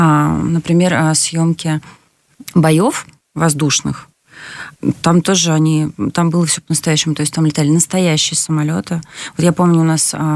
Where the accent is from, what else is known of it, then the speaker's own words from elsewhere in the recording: Saint Petersburg, Russia; born there; я родилась в Ленинграде, но сейчас продолжаю жить уже теперь в Санкт-Петербурге, и для меня, естественно, это мой город